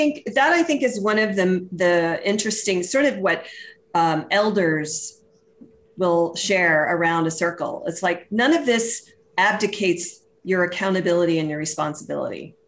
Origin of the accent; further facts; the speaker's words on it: Southern United States, United States; I grew up in the Protestant, and I was in the South, which was the Bible Belt sort of realm.